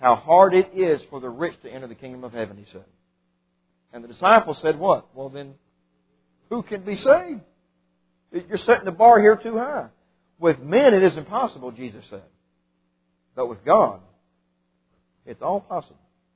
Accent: Kentucky, United States; To have peace among men, my home state, one of its great heroes is Henry Clay.

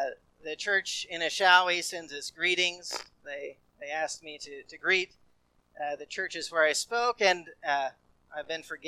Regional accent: Birmingham, West Midlands, United Kingdom; now in South Africa; I was born there, but I grew up around Birmingham. So, I've been back in South Africa about 12 years

